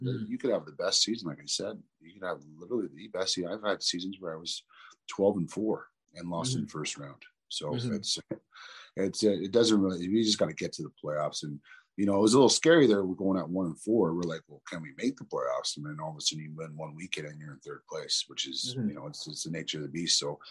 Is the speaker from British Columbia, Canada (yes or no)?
no; Toronto, Ontario, Canada; I grew up in Toronto, you know, in pretty much the ghetto, Rexdale, Jane and Finch area. And I didn't get much of my culture. My reserve was about 6 hours away, northern Wiquemucong, northern Ontario.